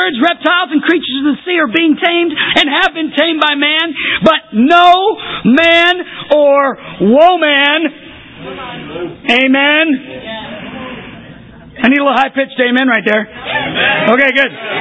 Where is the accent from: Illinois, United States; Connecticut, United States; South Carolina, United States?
Illinois, United States; Chicago; I mean, we're from Chicago. We understand the fire analogy, don't we?